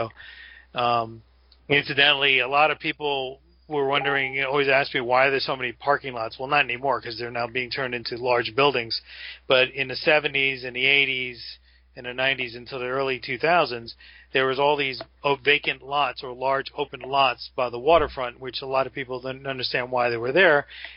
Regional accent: New York, United States; it's a pretty interesting, thing growing up in New York, and you're seeing buildings everywhere.

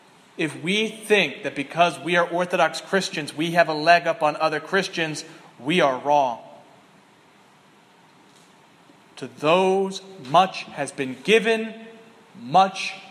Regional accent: Southern United States, United States; I used to laugh when I was a boy growing up in the South, where there are many, many Baptists

